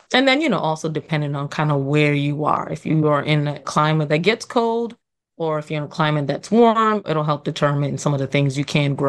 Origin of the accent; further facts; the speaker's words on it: New York, United States; even being born and raised in New York, I just knew I wanted to have for myself at some point.